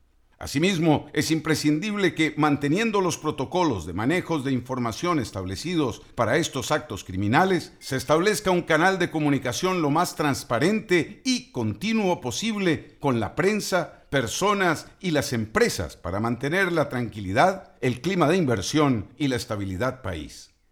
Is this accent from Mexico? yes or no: no; Costa Rica; Todos deseamos salir bien librados y como costarricenses debemos aportar en lo que sea posible